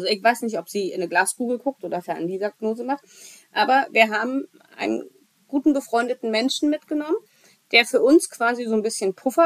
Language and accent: German; Switzerland; Und so als Schweizer Staatsbürger ist es natürlich ganz lustig, dass man mit Österreich verglichen wird.